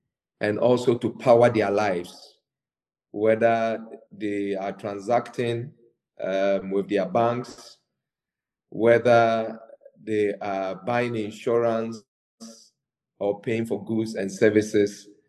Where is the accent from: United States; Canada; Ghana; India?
Ghana; Myself as a person, born and bred in Ghana, and in the past, I used to work for Unilever as an FMCG person myself for 13, 14 years.